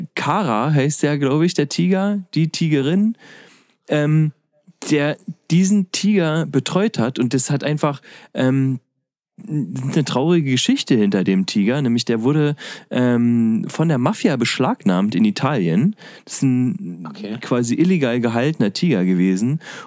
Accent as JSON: {"language": "German", "region": "Berlin", "country": "Germany", "said": "Ich bin Berliner"}